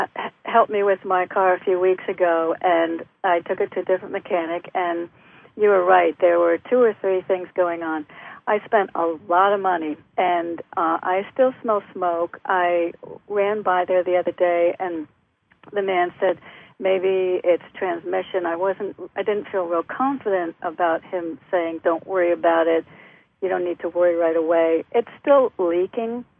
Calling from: Connecticut, United States; from Connecticut.

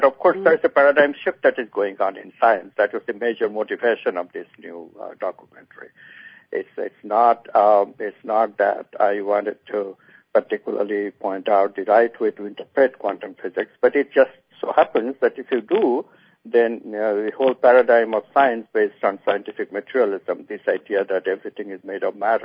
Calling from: Eugene, Oregon, United States; I'm calling from Eugene, Oregon today.

